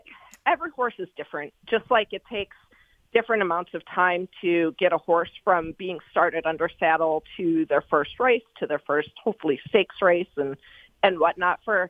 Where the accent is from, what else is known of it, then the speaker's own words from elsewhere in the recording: Cleveland, Ohio, United States; moved away as an adult; also born or lived in Kentucky; I grew up in Cleveland, Ohio, so the closest track was Thistledown, and I learned to love horse racing from going there and from watching it on TV, and came to Kentucky to go to college